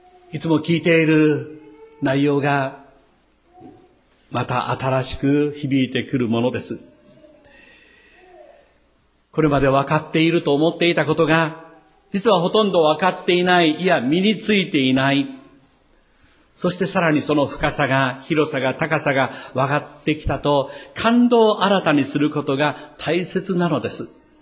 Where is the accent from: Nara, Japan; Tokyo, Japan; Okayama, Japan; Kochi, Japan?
Kochi, Japan; 土佐の高知で生まれ、あの四国で育った私